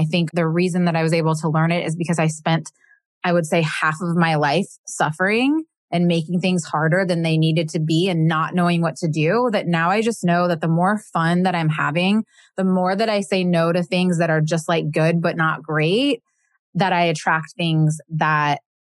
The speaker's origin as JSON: {"language": "English", "region": "Midwest", "country": "United States", "tie": "born or raised there", "said": "So for me, let's see, I grew up in the Midwest. I have absolutely no sisters."}